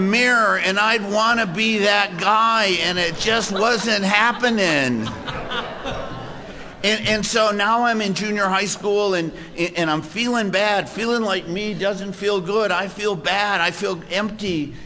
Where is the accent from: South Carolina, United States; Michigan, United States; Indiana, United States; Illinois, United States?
Michigan, United States; Kalamazoo; born there; now in Los Angeles, United States; My story starts in the place where I was born in Michigan, a little small town called Kalamazoo. And I was born into this Jewish family.